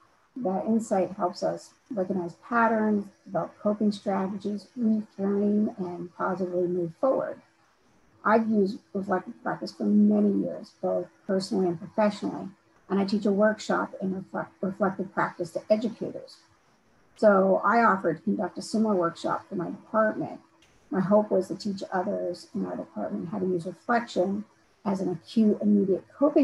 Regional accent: New Haven, Vermont, United States; I am from New Haven, Vermont.

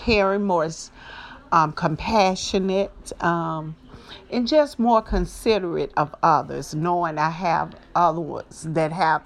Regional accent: Memphis, Tennessee, United States; I grew up in North Memphis on Bingham Street off Jackson.

